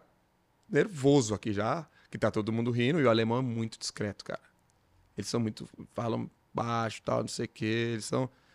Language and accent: Portuguese; São Paulo, Brazil; Eu vim de Jabaquara. Que é um bairro muito humilde, né? Ali perto de Adema e tudo mais.